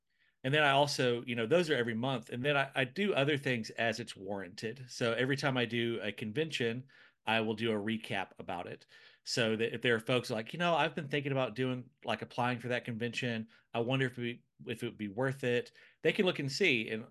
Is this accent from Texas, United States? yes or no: no; Alabama, United States; they say write what you know, and I'm from Crenshaw County, Alabama. It's the county with the most dirt roads of any county in the state.